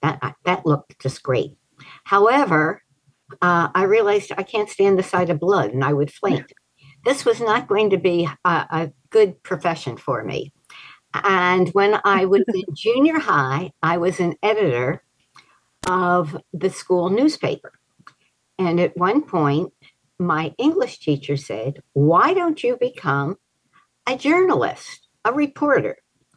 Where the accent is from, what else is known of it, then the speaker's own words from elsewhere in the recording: Philadelphia, Pennsylvania, United States; Well, I started out, I grew up in Philadelphia.